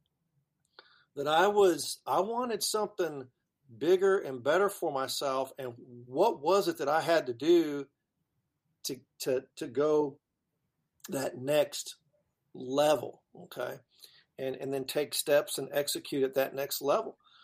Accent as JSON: {"language": "English", "region": "Texas", "country": "United States", "said": "I didn't want to go to Wyoming. It was cold up there. I'm from Texas."}